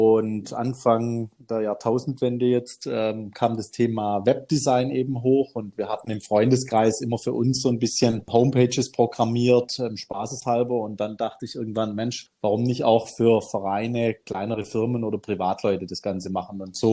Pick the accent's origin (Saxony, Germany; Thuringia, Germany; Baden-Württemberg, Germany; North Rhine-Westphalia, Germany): Baden-Württemberg, Germany; Benningen; im eigenen Ort bei uns in Benningen im Landkreis Ludwigsburg. Da kennt man sich